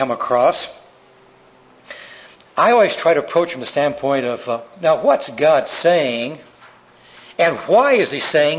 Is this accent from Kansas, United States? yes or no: yes; Wichita, Kansas, United States; born there; I was born in Wichita.